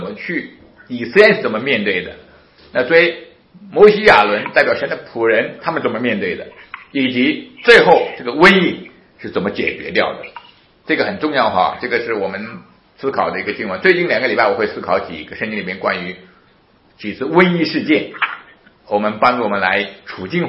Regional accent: China

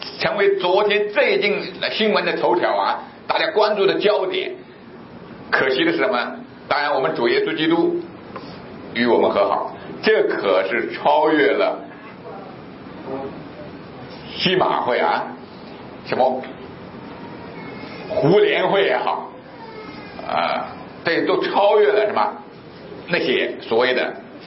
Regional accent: China; 我从小在中国大陆长大到现在为止

